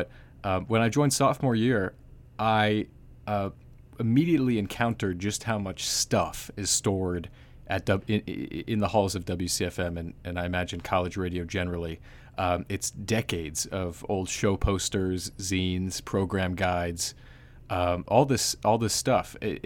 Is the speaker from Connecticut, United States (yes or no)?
yes; Simsbury, Connecticut, United States; I am from Simsbury, Connecticut, born and raised there, 2 hours south of Williamstown